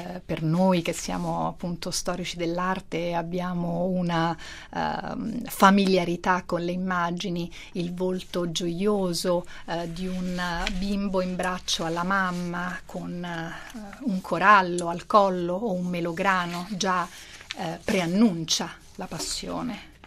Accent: Rome, Lazio, Italy; born there; io sono nata a Roma

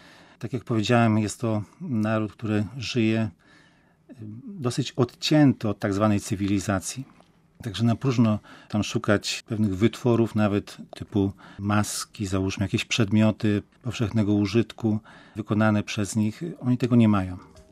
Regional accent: Masovian Voivodeship, Poland; Obaj pochodzimy z diecezji radomskiej.

